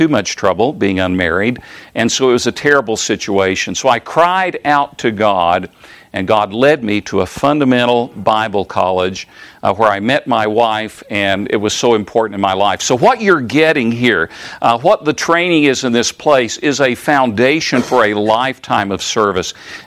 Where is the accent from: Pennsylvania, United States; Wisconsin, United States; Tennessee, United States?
Tennessee, United States; They lived in the South. I grew up in East Tennessee.